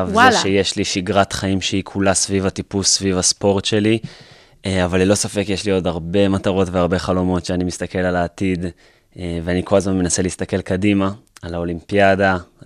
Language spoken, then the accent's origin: Hebrew; Jerusalem, Jerusalem District, Israel; אני ירושלמי, זה היה במחה, רבע שעה מהבית